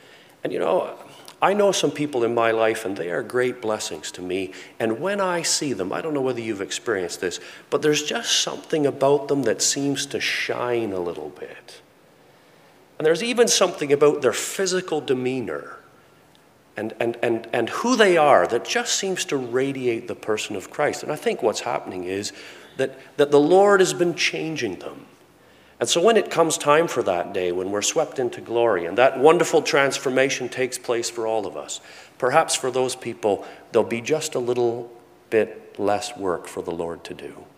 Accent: Canada; we're happy to be Canadians and proud to be Canadians. I am, I like it to go around and say that I'm a Canadian

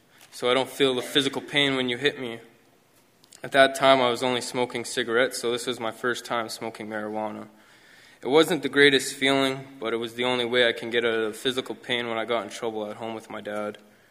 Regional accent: Kirkland Lake, Ontario, Canada; also born or lived in Timmins / Earlton; I'm now 20 years old. And I was born in Timmins, but only remember being raised in Earlton and Kirkland Lake.

